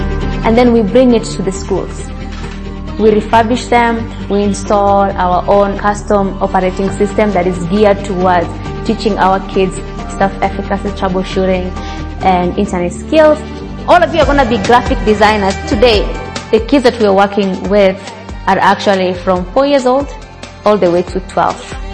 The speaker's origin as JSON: {"language": "English", "town": "Mogotio", "region": "Baringo County", "country": "Kenya", "said": "I am from Mogotio, which is a small village in rural Kenya. And there isn't much of an economic activity here."}